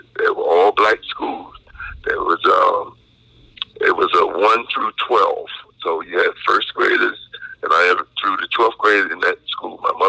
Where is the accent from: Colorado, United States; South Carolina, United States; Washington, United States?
South Carolina, United States; Myrtle Beach; born there; I was born in Myrtle Beach, South Carolina, in the year of 1957.